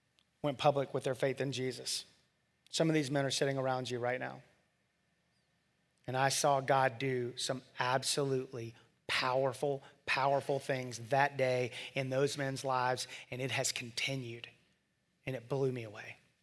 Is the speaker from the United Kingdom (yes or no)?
no; Gwinnett, Georgia, United States; You see, I grew up in Gwinnett, and I had the same best friend my whole life since second grade.